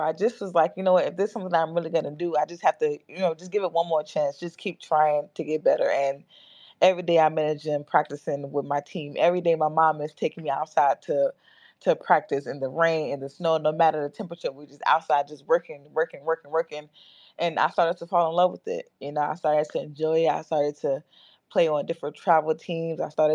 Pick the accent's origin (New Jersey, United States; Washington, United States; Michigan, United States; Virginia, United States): New Jersey, United States; born there; So I was born in New Jersey, and I spent most of my summers going back and forth from New Jersey to Nigeria.